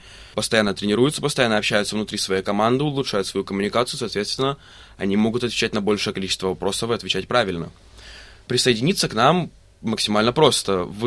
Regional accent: Blagoveshchensk, Amur Oblast, Russia; now in Melbourne, Australia; Я из Благовещенска.

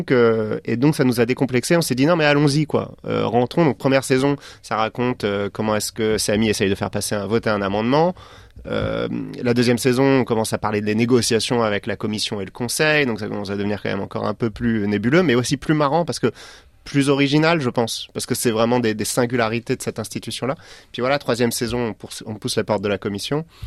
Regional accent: Strasbourg, Grand Est, France; J'ai grandi à Strasbourg, comme tu le sais, pas loin du Parlement européen que je voyais un peu tous les jours.

